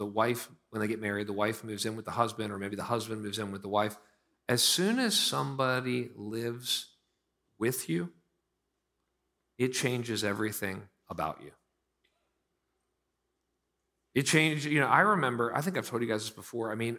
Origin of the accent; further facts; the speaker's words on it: Pittsburgh, Pennsylvania, United States; I'm from Pittsburgh.